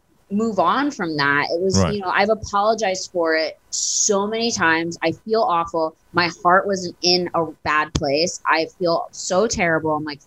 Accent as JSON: {"language": "English", "country": "India", "said": "I wasn't trying to make fun of being Indian."}